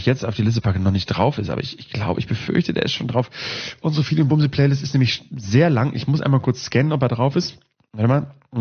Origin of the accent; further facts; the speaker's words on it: Northern Germany, Germany; Ich bin aufgewachsen in Norddeutschland